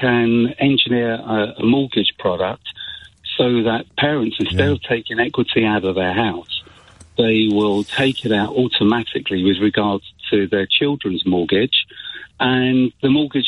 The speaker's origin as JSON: {"language": "English", "town": "Tottenham", "region": "London", "country": "United Kingdom", "tie": "born or raised there", "said": "I grew up in Tottenham on a council estate, and nobody had an aspiration to buy a property."}